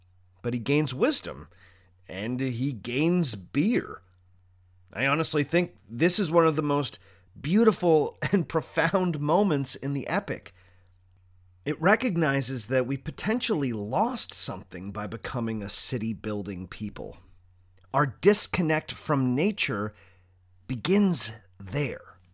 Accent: Toronto, Ontario, Canada; Even my hometown of Toronto can inspire a little awe if you're coming at it from the right direction.

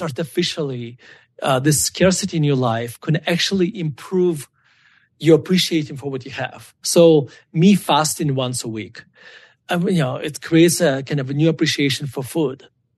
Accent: Russia; born or raised there

